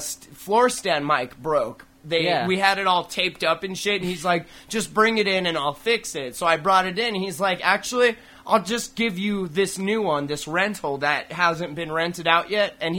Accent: United States; I'm from America.

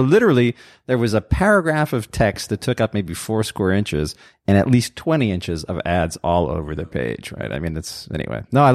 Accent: Montreal, Quebec, Canada; Well, my youth was completely messed up because I grew up in Montreal, and there were two cabarets.

